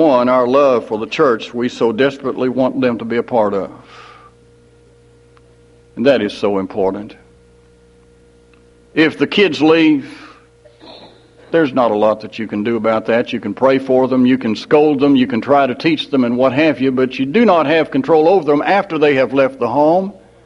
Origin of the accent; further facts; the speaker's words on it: Mexico, Missouri, United States; also born or lived in Hannibal, United States; And down at Mexico, my hometown, they had planned a youth rally.